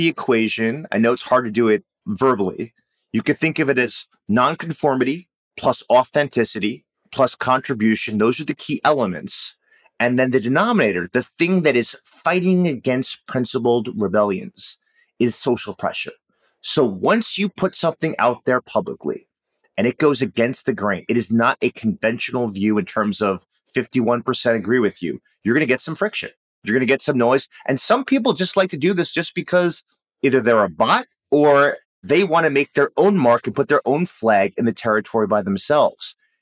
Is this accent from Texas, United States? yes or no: no; New York City, New York, United States; So I think of growing up in New York City on the subway in the 70s, when it was really dangerous to be in New York City